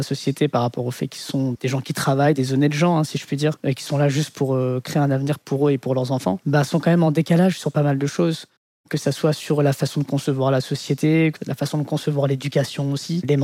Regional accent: France; Même si on a grandi en France, mon frère et moi, on a grandi avec ce que moi je considère comme étant des valeurs mauriciennes. Donc je suis d'origine mauricienne, mais également d'origine indienne.

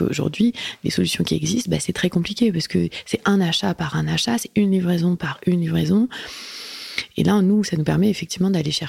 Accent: Lyon, Auvergne-Rhône-Alpes, France; parce que je suis lyonnaise.

